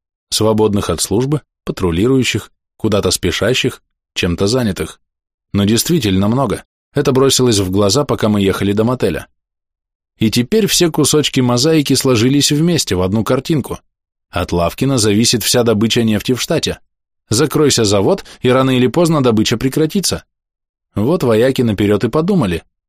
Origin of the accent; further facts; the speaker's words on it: Moscow, Russia; Это я из Москвы, с ней все понятно.